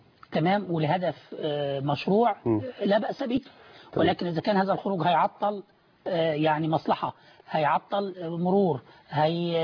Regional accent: Egypt; أنا كمواطن مصري

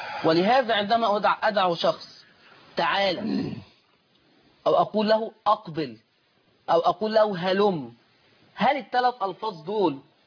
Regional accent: Upper Egypt, Egypt; accent: Upper Egyptian (Sa'idi); لهجتنا في صعيد مصر

